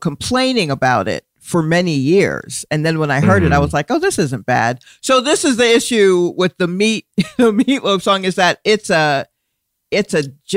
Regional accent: Stone Mountain, Georgia, United States; I grew up in Atlanta.

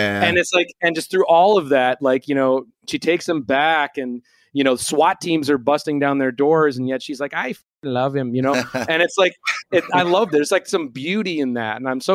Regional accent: Minneapolis, Minnesota, United States; I remember growing up in Minneapolis and, you know, going to those Nitro shows

